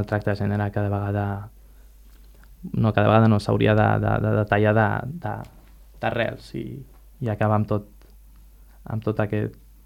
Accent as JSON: {"language": "Catalan", "town": "Tangier", "region": "Tanger-Tetouan-Al Hoceima", "country": "Morocco", "said": "Som del nord del Marroc, de Tànger, no sé si us sona, al nord del Marroc. I bueno, ara a Tànger la veritat és que per dir-ho d'alguna manera està bastant occidentalitzat"}